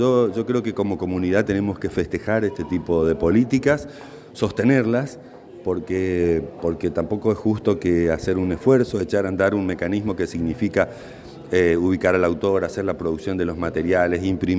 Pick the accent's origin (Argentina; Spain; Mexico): Argentina; una alegría como argentino